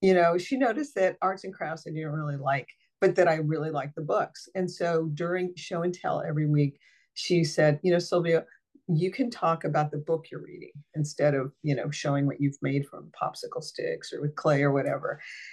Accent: New Mexico, United States; also born or lived in South Dakota; Actually, because I was born in South Dakota, my mother was monolingual Spanish speaking at the time. And so when she returned with our family to New Mexico

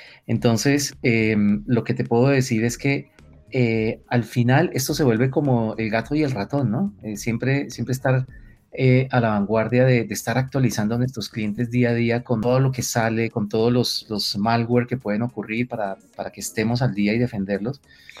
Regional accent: Colombia; nosotros como colombianos lo vivimos hace muchos años

